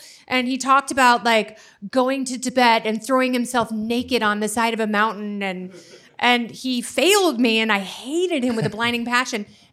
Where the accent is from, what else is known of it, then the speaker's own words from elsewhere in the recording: Oregon, United States; I was a Republican because I grew up in Oregon where everyone was liberal